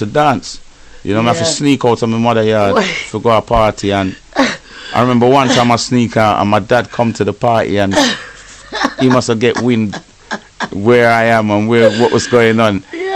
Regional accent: London, United Kingdom; And you know, growing up in London, them time there, every corner is a sound system.

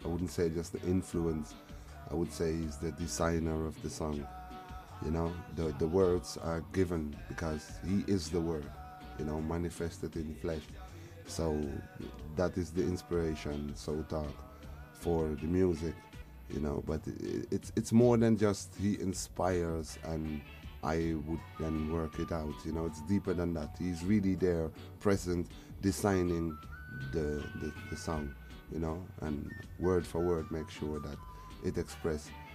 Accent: Amsterdam, North Holland, Netherlands; English is a second language; I come from the Netherlands. I live in the city, the capital, Amsterdam. My mother is Dutch and my father comes from Suriname, you know, South America area. And I grew up in Amsterdam all my life.

